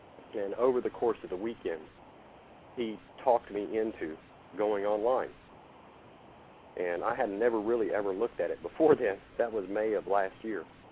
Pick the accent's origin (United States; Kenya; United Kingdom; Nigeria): United States; Charleston, South Carolina; Charleston, South Carolina.